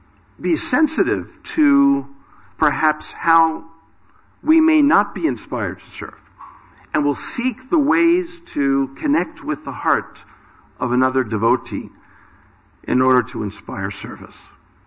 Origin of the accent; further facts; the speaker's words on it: United States; now in United Kingdom; I mean, you folks are in Britain here, and I'm American, and, you know, we do things maybe a little differently in America.